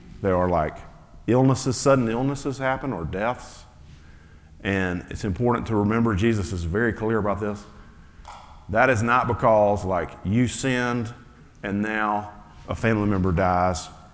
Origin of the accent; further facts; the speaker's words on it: the South, United States; growing up in the South, I have never felt like the world hated me for being a Christian.